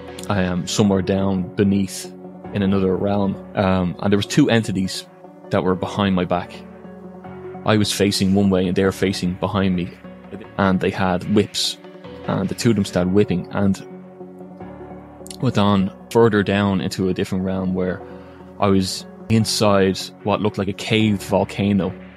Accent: Ireland; I grew up in Catholic Ireland

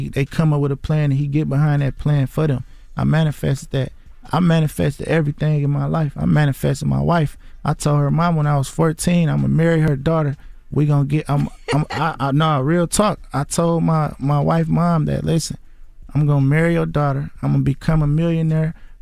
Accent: United States; I'm from Bradford. I'm from Sanford and Bradford.

